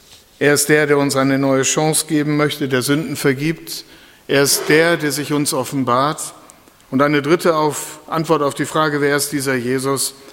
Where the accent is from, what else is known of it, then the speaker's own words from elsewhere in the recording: Lower Saxony, Germany; ich bin ja nicht von hier, nicht aus Süddeutschland, ich komme ja von der Küste, ich bin ja Ostfriese.